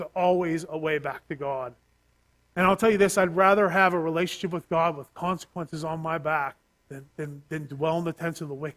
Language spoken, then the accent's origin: English; Pittsburgh, Pennsylvania, United States; He could tell I wasn't from the area. He looked at my driver's license and saw I was from Pittsburgh.